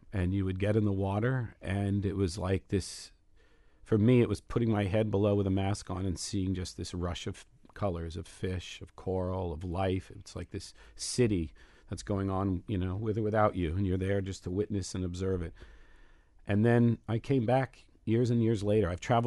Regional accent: Titusville, Florida, United States; born there; Well, I was born in Florida, actually born in Titusville.

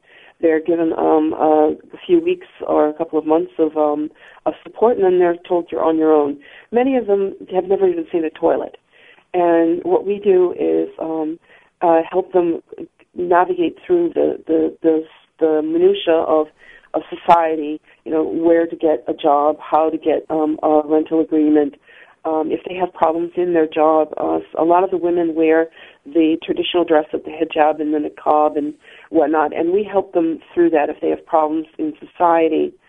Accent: New Hampshire, United States; now in Iowa, United States; I was raised in New Hampshire primarily my formative years, but I'm from the East Coast up and down. My dad was in the military. And what brought me to Iowa was my husband's job.

